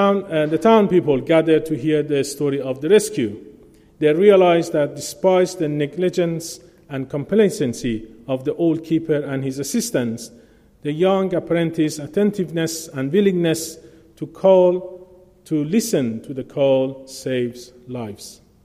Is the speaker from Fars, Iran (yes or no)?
yes; Shiraz, Fars, Iran; moved away as an adult; I'm originally from Iran. As you know, Iran is one of the countries in the heart of the Middle East. I was born in a very strict Muslim family in Shiraz, south of Iran.